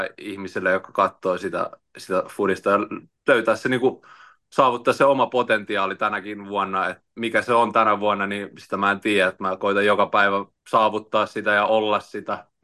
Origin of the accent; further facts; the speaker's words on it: Tampere, Pirkanmaa, Finland; Annalasta myös, mistä mä oon kotoisin Tampereella